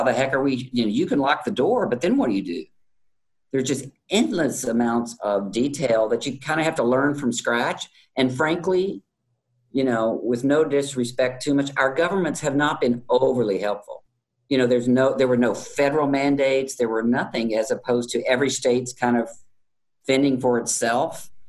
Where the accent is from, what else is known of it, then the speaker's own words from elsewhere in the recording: Houston, Texas, United States; unlike my hometown of Houston, you know, which I'm talking to my family all the time.